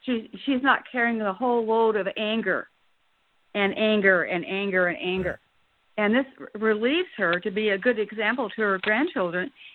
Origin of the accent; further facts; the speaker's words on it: Madison, Wisconsin, United States; Kelly, I'm from Madison too, so welcome.